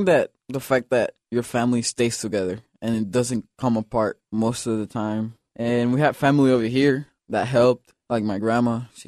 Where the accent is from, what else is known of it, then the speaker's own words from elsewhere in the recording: Honduras; born there; English is a second language; moved away; I was born in Honduras.